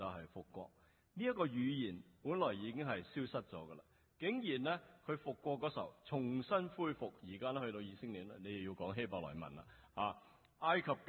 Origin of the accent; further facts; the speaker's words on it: China; 为什么我们中国人的心这么硬呢？